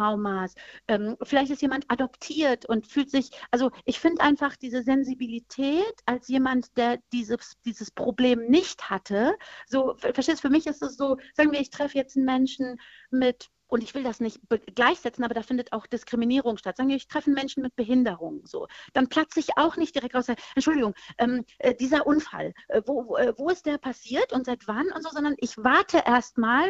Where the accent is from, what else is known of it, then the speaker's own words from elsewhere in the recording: Aachen, North Rhine-Westphalia, Germany; ich komme aus Aachen, und dann sagst du, ja, aber darf ich fragen, irgendwie, ist da irgendwie noch was anderes außer Aachen? Und dann sage ich, ja, stimmt, meine Eltern sind aus Darmstadt nach Aachen gezogen